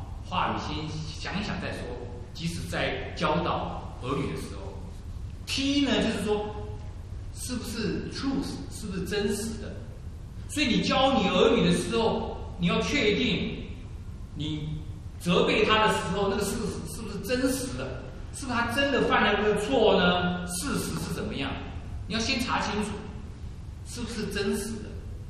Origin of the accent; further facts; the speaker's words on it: China; 我们中国人的孩子是很可怜的，所以呢，很多小孩子从国内或从台湾来到美国就都不愿意回去